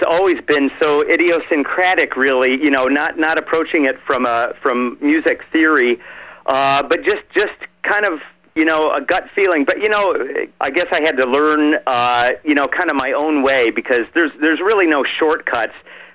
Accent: Midwest, United States; I grew up in the Midwest, and as you can imagine on the radio, it was pretty much, you know

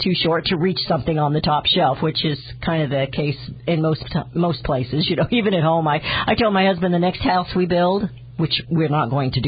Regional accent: Kansas City, Missouri, United States; You know, I came from Kansas City and it was kind of like that.

